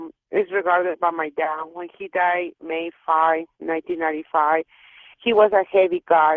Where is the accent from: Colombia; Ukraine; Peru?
Peru; Lima; now in Salt Lake City, United States; originally I'm from Lima, Peru